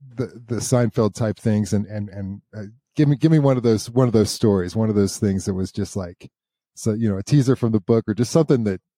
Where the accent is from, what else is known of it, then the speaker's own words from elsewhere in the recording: Midwest, United States; I come from the Midwest and it was like a factory town